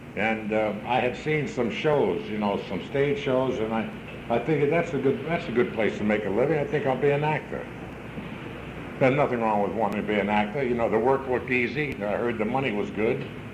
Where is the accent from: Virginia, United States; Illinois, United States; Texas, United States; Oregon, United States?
Virginia, United States; And I came from that area of the country. I was raised down in Virginia